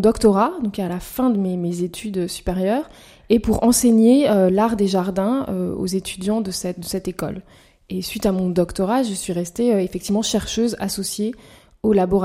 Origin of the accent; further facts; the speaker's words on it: Paris, Île-de-France, France; J'ai grandi à Paris, je suis une véritable citadine.